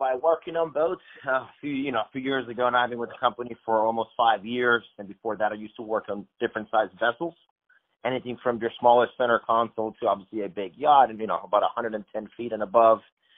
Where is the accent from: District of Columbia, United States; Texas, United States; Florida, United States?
Florida, United States; Marco Island; And by growing up in Marco Island, I love the Gulf Coast of Florida.